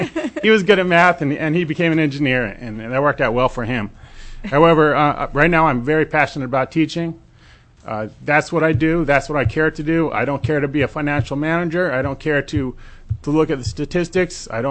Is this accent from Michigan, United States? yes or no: no; Alaska, United States; I was born in Alaska, and I was educated in Alaska.